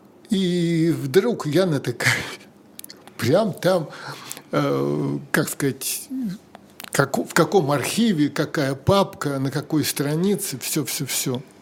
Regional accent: Moscow, Russia; я рос в Москве на Таганке в середине прошлого века.

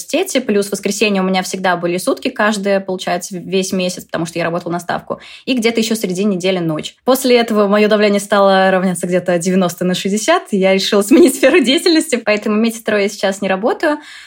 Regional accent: Saransk, Mordovia, Russia; хоть у нас небольшой город, я из Саранска

